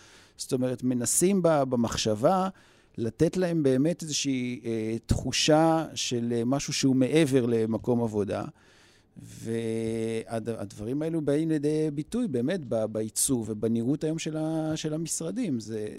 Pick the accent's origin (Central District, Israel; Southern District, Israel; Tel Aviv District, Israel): Southern District, Israel; Beersheba; אני יודע שגם עכשיו אני באר שבעי במקור